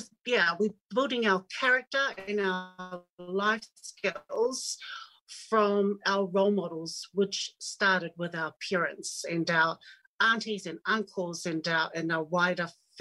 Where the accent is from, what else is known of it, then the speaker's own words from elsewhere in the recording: Wellington, New Zealand; Okay, so I'm Samoan Tongan, born and raised in Wellington. And I guess we've always been in community. So we grew up in the 70s and 80s.